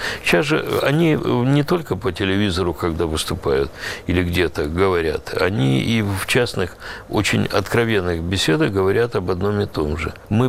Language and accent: Russian; Ukraine; Мы, украинцы, бросились так же, как белорусы.